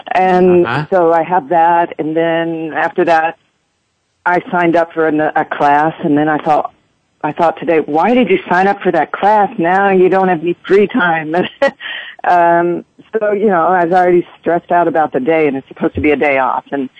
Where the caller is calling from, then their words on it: Mission, Kansas, United States; I'm calling from Mission, Kansas.